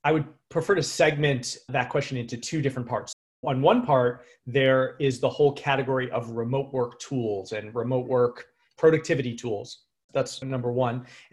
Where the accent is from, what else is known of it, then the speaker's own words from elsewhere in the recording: New York/Connecticut area, United States; I'm originally from the New York and Connecticut area.